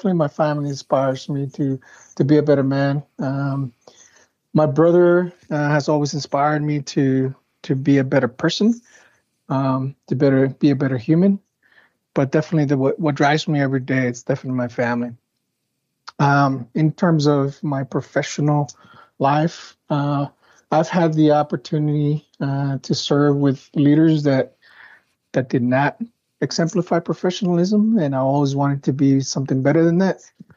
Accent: Chihuahua, Mexico; also born or lived in California, United States; I was born in Chihuahua, Mexico. I grew up in California.

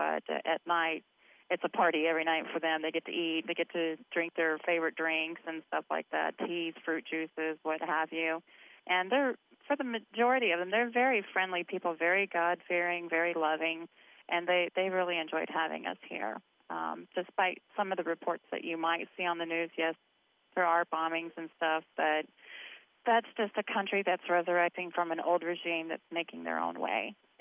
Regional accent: Columbia, South Carolina, United States; I want to thank the people of America and my hometown, Columbia, so much for your support.

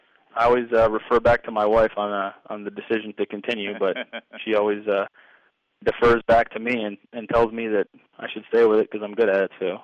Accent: Randolph, New York, United States; I grew up in a small town south of Buffalo, New York. It's Randolph, New York. It's one of those small little villages that if you drove past it, you'd just see a small sign, one gas station, no stoplights.

